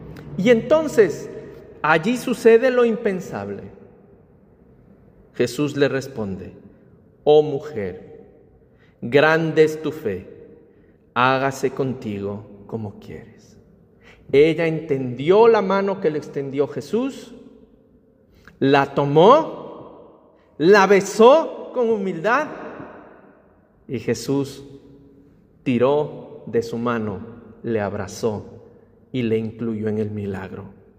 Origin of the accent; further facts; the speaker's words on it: Ecuador; Les voy a contar para terminar una historia de mi tierra, del Ecuador. Yo soy del Ecuador, como pueden ver en mi estola.